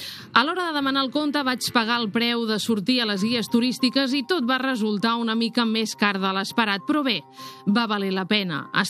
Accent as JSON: {"language": "Catalan", "region": "Valencian Community", "country": "Spain", "said": "Jo saps que sóc valenciana i això de la xocolata allà no ho estilem massa."}